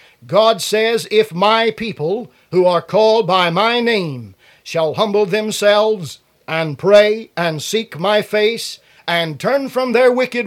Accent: United States; born there; I am an American. I am an American by birth and by choice. Having been born in the United States of America makes me an American by birth.

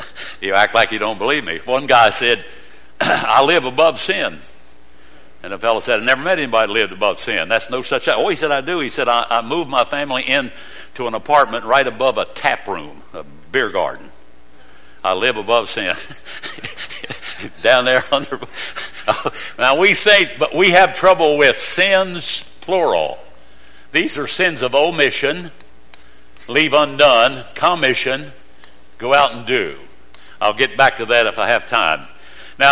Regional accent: Odd, West Virginia, United States; born there; When I was born in Odd. O-D-D. West Virginia.

